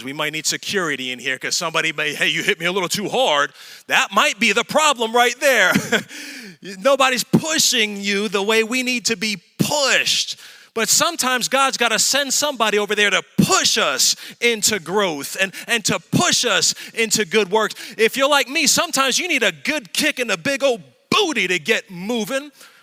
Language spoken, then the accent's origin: English; New York, United States; I'm from the city. Shoot, I'm from New York.